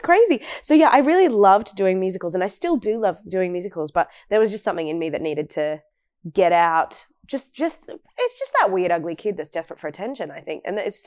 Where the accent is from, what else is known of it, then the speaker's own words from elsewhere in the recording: Wagga Wagga, New South Wales, Australia; I grew up in Wagga Wagga, teen pregnancy capital of Australia.